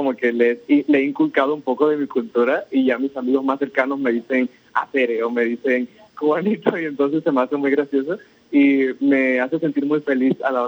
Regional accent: Cuba; now in Mexico; Soy de Cuba.

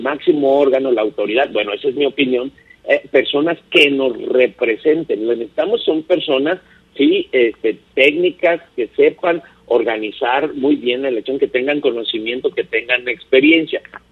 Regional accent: Mexico; este sistema que nos hemos dado como sociedad mexicana

